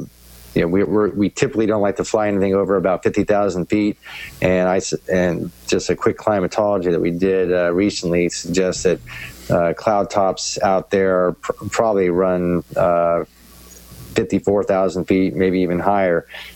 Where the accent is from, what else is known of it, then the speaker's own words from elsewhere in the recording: San Francisco, California, United States; also born or lived in Seattle / Denver; Well, I grew up in the San Francisco area, but I have to say I was a Raider fan growing up there because I lived closer to Oakland